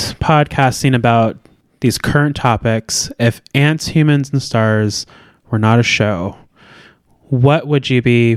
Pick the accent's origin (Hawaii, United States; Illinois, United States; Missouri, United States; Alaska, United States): Alaska, United States; I was born and raised in Alaska